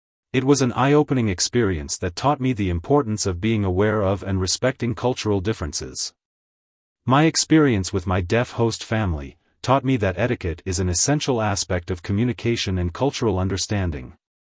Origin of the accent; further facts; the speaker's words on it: United States; Being American, I am accustomed to eating with both of my hands.